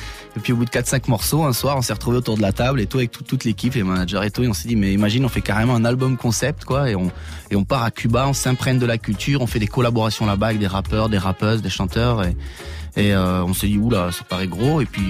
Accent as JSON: {"language": "French", "country": "France", "said": "on vient de France."}